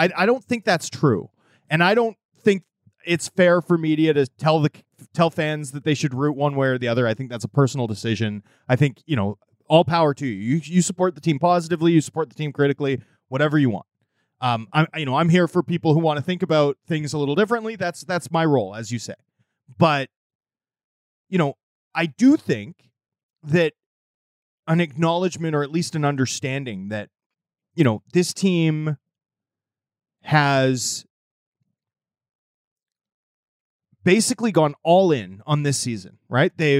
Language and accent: English; Vancouver, British Columbia, Canada; also born or lived in Toronto; I grew up in Vancouver, right? I grew up a Canucks fan, but I spent my 20s in Toronto